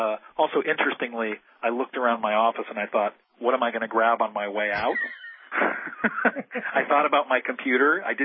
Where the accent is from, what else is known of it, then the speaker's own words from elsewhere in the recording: California, United States; now in New York, United States; And what's interesting as a Californian is it felt completely different from the kind of quakes they have out in California.